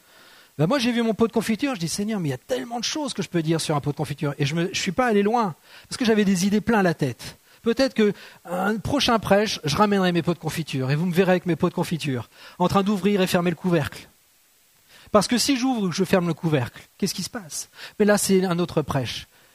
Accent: Normandy, France; Moi, oui, parce que je suis normand, forcément, le cidre.

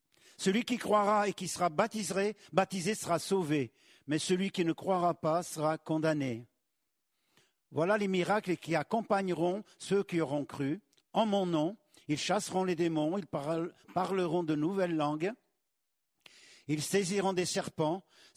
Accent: DR Congo; moved away as an adult; also born or lived in Angola; J'étais réfugié depuis 1964 au Congo. Je m'ai emmené là-bas à l'âge de 4 ans. Donc j'ai grandi au Congo.

